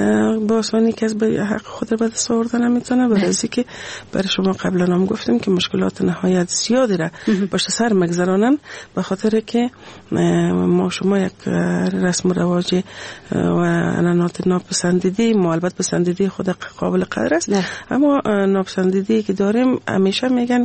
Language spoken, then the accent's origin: Persian; Afghanistan; همین ما شما افغان هستیم، مسلمان هستیم،